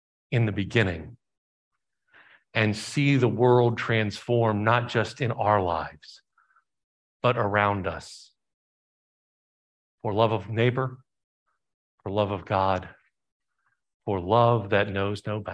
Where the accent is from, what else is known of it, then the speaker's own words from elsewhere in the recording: the South, United States; Growing up in the South, there are a lot of jokes about different religious groups.